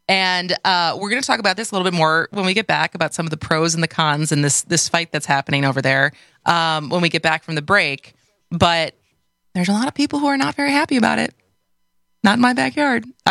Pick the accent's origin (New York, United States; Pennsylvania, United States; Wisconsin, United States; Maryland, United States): Wisconsin, United States; Madison; So we grew up in Nacoma, which only people who met from Madison or spent time in Madison probably know where that is.